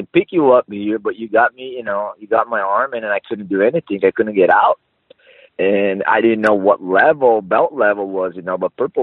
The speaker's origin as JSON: {"language": "English", "town": "Recife", "region": "Pernambuco", "country": "Brazil", "tie": "born or raised there", "said": "I grew up in Recife, northeast from Brazil. In Brazil, and I used to live by the beach."}